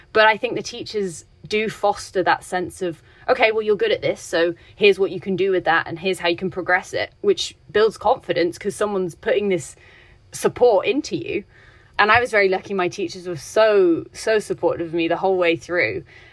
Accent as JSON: {"language": "English", "region": "England", "country": "United Kingdom", "tie": "born or raised there", "said": "I grew up in England and I'm just, you know, half English."}